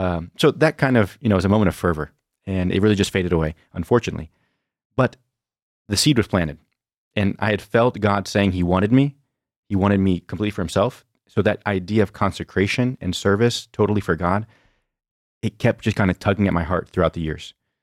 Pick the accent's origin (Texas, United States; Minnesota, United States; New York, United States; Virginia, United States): Virginia, United States; And so I grew up in Virginia, as you mentioned at the beginning, and had a Catholic education all throughout my life.